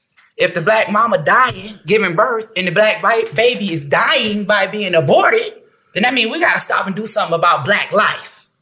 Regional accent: Buffalo, New York, United States; also born or lived in Maryland; So I was born in Maryland. I lived in Maryland for 6 weeks. Then they moved to Buffalo. I lived in Buffalo for the first 14 years of my life

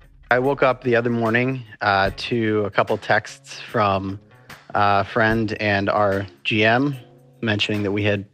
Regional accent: Charleston, South Carolina, United States; to bring some amazing stuff from my hometown in Charleston, South Carolina

